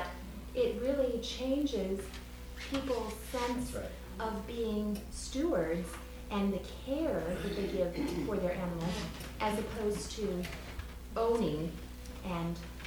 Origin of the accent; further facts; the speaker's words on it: Boulder, Colorado, United States; I'm from Boulder, Colorado, and the city council passed an ordinance that no longer do people own dogs or pets.